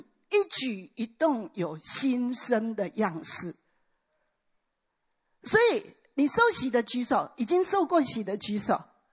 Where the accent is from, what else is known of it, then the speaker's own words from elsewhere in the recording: China; 你看我们中国人是不讲死这个字的，对不对？你讲死会被爸爸骂的。